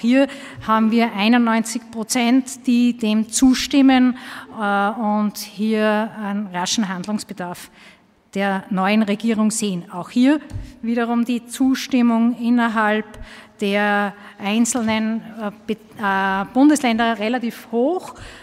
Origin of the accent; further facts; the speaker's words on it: Linz, Upper Austria, Austria; accent: Upper Austrian; Man hört an meiner Sprache, ja, ich bin aus Linz. Falls irgendjemand Probleme hat mit dem Oberösterreichischen, dann bitte mir darauf hinzuweisen, Hochdeutsch zu sprechen.